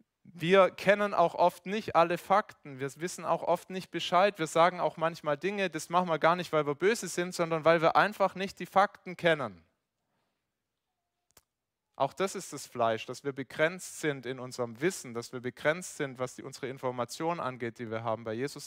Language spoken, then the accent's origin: German; St. Johann Bleichstetten, Baden-Württemberg, Germany; von meiner Heimat erzählt, diesem schönen Dorf St. Johann Bleichstetten auf der Schwäbischen Alb.